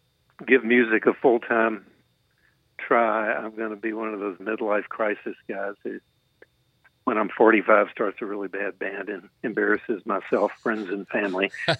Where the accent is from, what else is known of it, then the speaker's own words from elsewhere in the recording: Austin, Texas, United States; I grew up in Austin, and I played in bands in high school, went to the University of Texas.